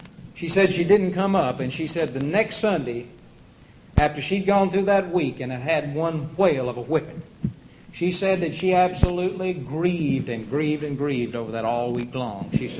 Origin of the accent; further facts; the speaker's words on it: Kentucky, United States; because I'm formerly from Kentucky, and I can't hack a tomato.